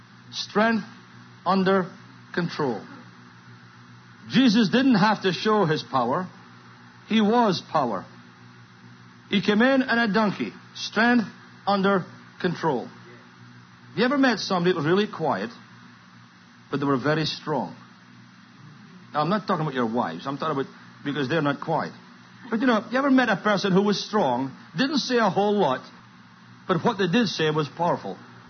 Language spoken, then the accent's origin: English; Scotland, United Kingdom; accent: Scottish; You understand my accent?